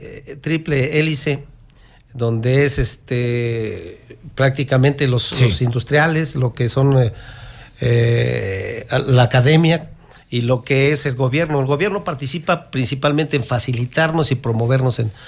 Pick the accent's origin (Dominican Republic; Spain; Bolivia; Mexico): Mexico; Querétaro; nosotros somos queretanos y queremos el bien para Querétaro.